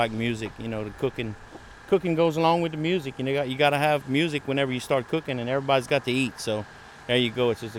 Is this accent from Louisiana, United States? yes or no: yes; Iota, Louisiana, United States; I'm from Iota, Louisiana.